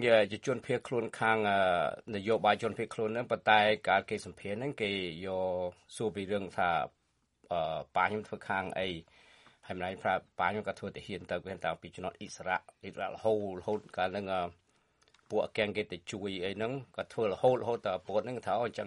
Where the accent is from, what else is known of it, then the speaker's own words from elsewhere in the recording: Sangkae, Battambang, Cambodia; born there; ខ្ញុំកើតនៅបាត់ដំបងភូមិព្រៃក្លែងស្រុកសង្កែកើតបាត់ដំបង